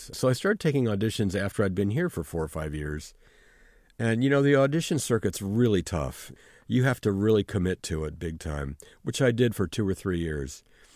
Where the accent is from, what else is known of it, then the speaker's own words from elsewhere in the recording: California, United States; Because I was from California, and I'd never really spent any time on the East Coast.